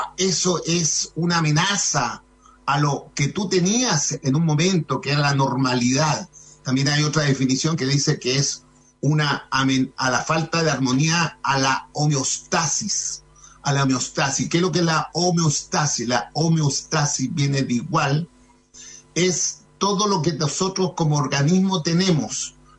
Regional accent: Ovalle, Coquimbo, Chile; tanto Neville y yo somos de Ovalle, es decir, somos ovallinos, somos de campo también.

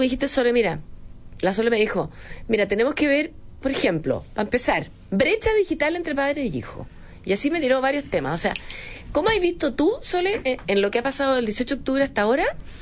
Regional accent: Chile; todos nosotros como chilenos

